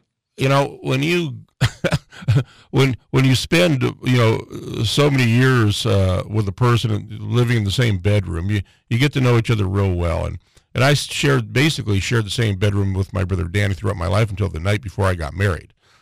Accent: Fairbanks, Alaska, United States; And so that's how I grew up here in Fairbanks.

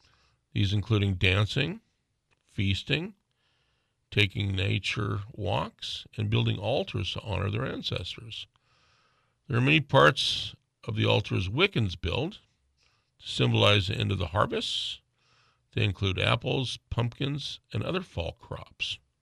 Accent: Fairbanks, Alaska, United States; You know, growing up in Fairbanks, Halloween was a big day. Still is.

